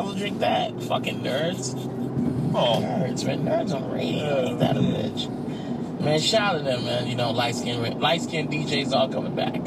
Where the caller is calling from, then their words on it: St. Louis, Missouri, United States; Oh, St. Louis, Missouri.